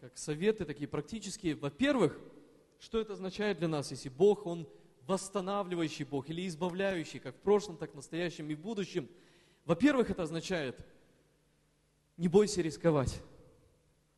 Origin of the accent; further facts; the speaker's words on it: Perm, Perm Krai, Russia; а родом я из Перми